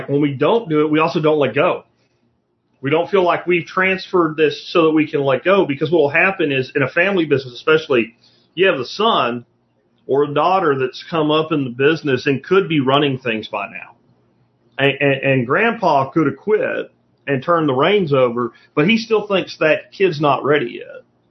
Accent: Jacksonville, Florida, United States; also born or lived in Pennsylvania; I grew up in Jacksonville, Florida, and central Pennsylvania, like the first half of my childhood in the South and like the teenage years and high school years in the North.

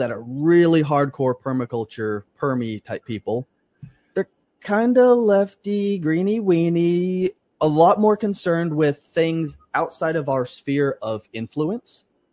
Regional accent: Ohio, United States; also born or lived in Dallas, Texas; I was born in Dallas, so Texan to the bone. But pretty soon we moved to the family property in Ohio, almost 300 acres.

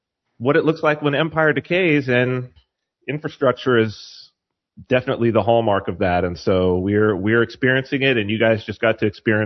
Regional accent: San Bernardino, California, United States; also born or lived in New Hampshire; And the city that I'm from, San Bernardino, it's an older city. It's a little more conservative, certainly, than

